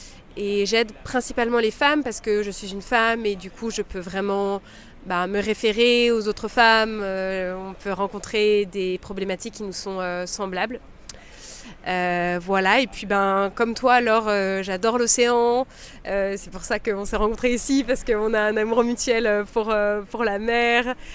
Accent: Chamonix, Auvergne-Rhône-Alpes, France; born there; Donc moi je suis née en France du côté de Chamonix dans les Alpes.

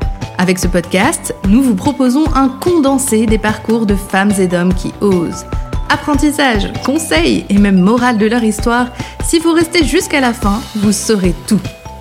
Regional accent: France; moi je suis française

